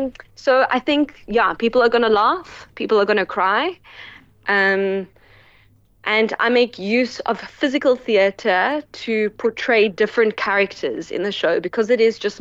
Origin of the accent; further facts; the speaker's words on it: Johannesburg, Gauteng, South Africa; Also coming now to Joburg, I'm originally from Joburg, so a lot of my old contemporaries, my family friends, my granny's friends